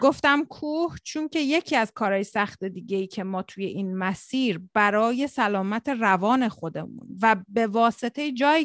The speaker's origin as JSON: {"language": "Persian", "country": "Iran", "said": "منم ایرانیم"}